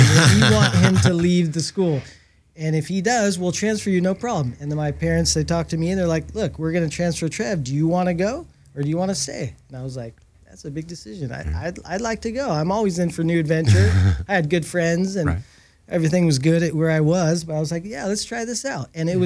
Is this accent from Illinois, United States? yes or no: no; Costa Mesa, California, United States; now in Laguna Beach, United States; to grow up in Costa Mesa. I call Laguna my home for the last 20 years. But growing up in Costa Mesa in, you know, the late to mid 90s was amazing.